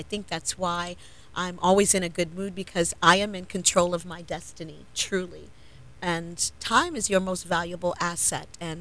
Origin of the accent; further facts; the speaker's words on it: Cleveland, Ohio, United States; now in Florida, United States; Well, born and raised in Cleveland, Ohio, as you stated earlier. I've been in Florida for about 20 plus years.